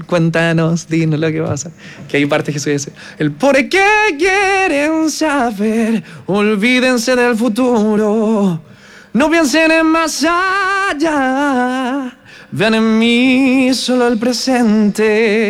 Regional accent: Chile; recuerden que somos chilenos

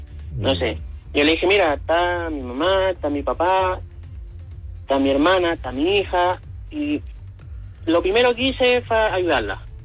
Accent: San Bernardo, Santiago Metropolitan Region, Chile; Si nosotros somos de San Bernardo.

